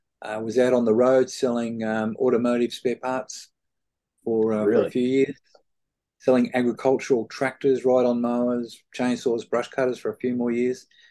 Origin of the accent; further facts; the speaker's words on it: Victoria, Australia; also born or lived in Adelaide / Germany; we came to Victoria. And so living in Melbourne, and I've lived in Sydney